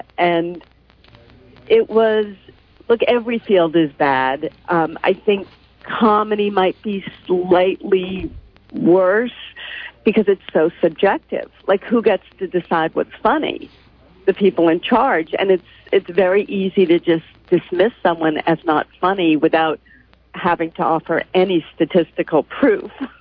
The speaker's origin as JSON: {"language": "English", "town": "Boston", "region": "Massachusetts", "country": "United States", "tie": "born or raised there", "said": "And I grew up in Boston in the late 60s and early 70s and loved the Red Sox and the Celtics and the Bruins."}